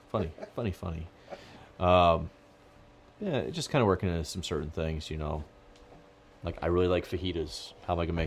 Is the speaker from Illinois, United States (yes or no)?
yes; Chicago, Illinois, United States; Yeah, I'm from Chicago.